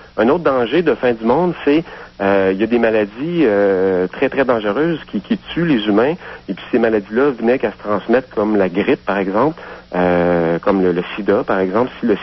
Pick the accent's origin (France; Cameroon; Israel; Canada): Canada; Quebec; moi, je suis en Abitibi depuis quelques jours, déjà. Oui. Et puis, parce que j'habite pas en Abitibi, mais je suis originaire d'Abitibi. Je suis en visite chez ma famille.